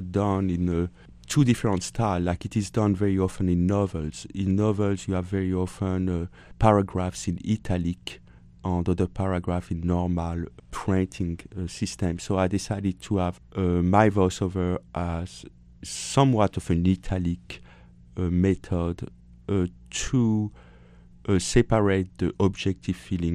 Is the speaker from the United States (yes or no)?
no; Iran; I was raised in the Middle East, in Iran, where Jewish people were not very respected. The contradiction of being Jewish and then having all my childhood basically raised as an anti-Jew